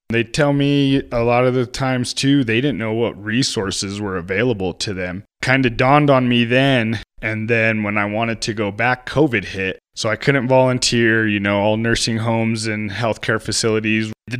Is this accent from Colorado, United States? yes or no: yes; Colorado, United States; Well, I'm originally from the Valley. Right now, I reside in San Luis, Colorado.